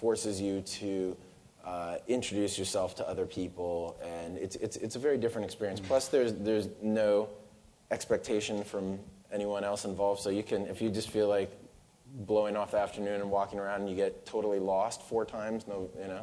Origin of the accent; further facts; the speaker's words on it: United States; But as an American, we're not so shocked by firearms.